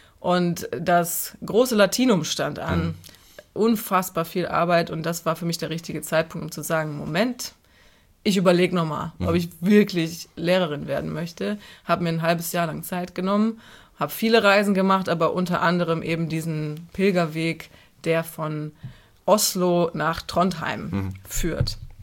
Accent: Cologne, North Rhine-Westphalia, Germany; und Köln ist meine Heimatstadt und ich werde sie immer lieben

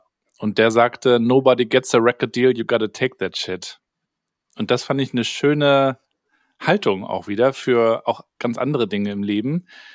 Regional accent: Northern Germany, Germany; Als Norddeutscher

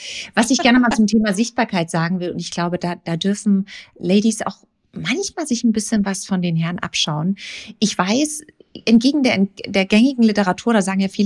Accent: Frankfurt, Hesse, Germany; Stell dir vor, ich komme ja aus Frankfurt in diesen Hochhäusern unterwegs.

